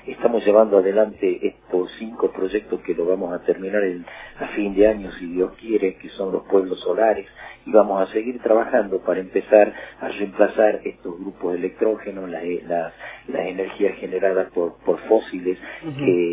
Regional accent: Jujuy, Argentina; Los jujeños vamos a ser generadores de energía, porque tenemos esta mirada puesta a algo que nos regala la naturaleza

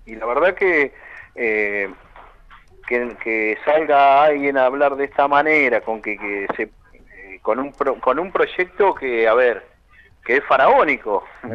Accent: Carmen de Patagones, Buenos Aires Province, Argentina; que se nos tenga en cuenta que somos gente de Patagones

